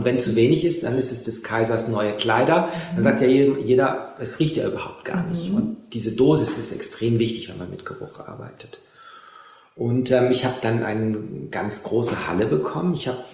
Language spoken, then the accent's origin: German; Aix-en-Provence, Provence-Alpes-Côte d'Azur, France; also born or lived in Paris; Also ich bin ja in Frankreich aufgewachsen, zum Teil. An der Côte d'Azur und auch dort eingeschult worden in Aix und auch in Paris.